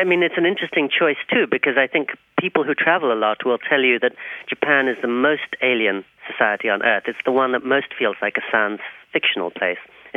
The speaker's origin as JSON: {"language": "English", "town": "Oxford", "region": "South East England", "country": "United Kingdom", "tie": "born or raised there", "said": "It's quite similar, really, to the place where I did grow up, in Oxford, England."}